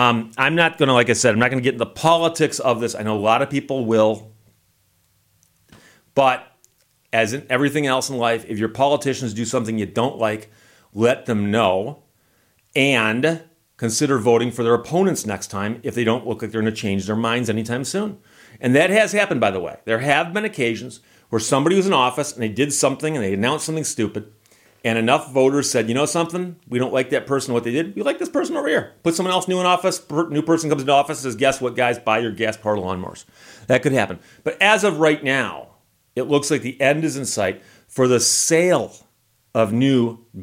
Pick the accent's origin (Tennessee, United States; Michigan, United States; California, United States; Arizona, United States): Michigan, United States; I'm from Michigan. We don't wash our driveways.